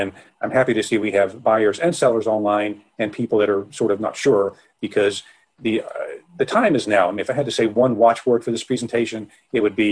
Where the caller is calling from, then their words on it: Larchmont, New York, United States; I am beaming here from Larchmont, New York, which is a small suburb of New York City, about 30 miles outside of New York.